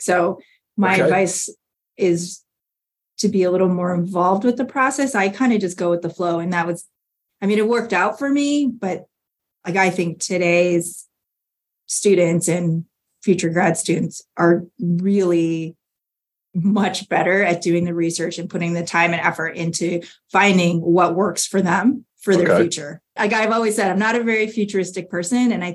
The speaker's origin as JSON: {"language": "English", "country": "Canada", "tie": "born or raised there", "lives_now": "United States", "said": "moving to the United States because I grew up in Canada."}